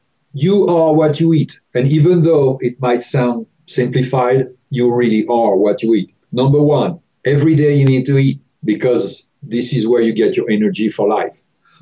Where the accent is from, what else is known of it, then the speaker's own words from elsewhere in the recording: Paris, Île-de-France, France; I'm from Paris. My mom raised me home cooked meal from scratch.